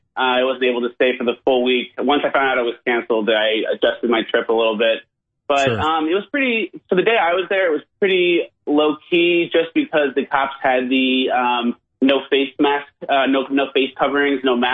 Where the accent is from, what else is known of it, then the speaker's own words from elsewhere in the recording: New York, United States; now in Los Angeles, United States; I live in L.A. I'm from New York originally, but I've been living in L.A. for the last 3 years